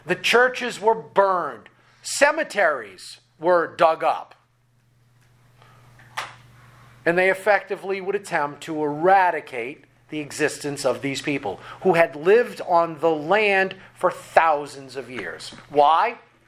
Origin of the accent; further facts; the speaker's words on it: Northbridge, Massachusetts, United States; moved away; But I grew up in Northbridge, Whitensville. And in my town, I don't know if it's still the case because I moved out 30 years ago.